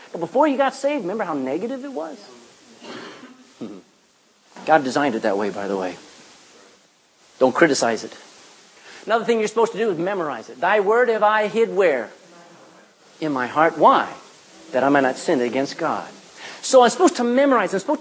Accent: Texas, United States; I don't want to read this. I don't talk like this. I'm a Texan.

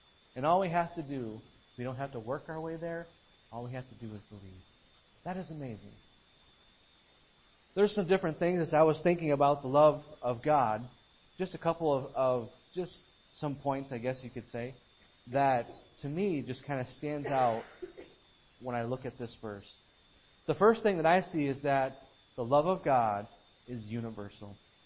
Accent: United States; You know, I'm from the United States.

